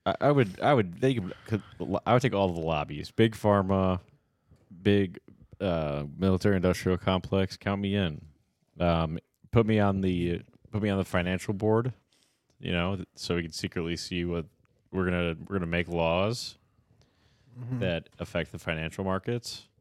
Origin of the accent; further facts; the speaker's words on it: Serbia; I am from Serbia.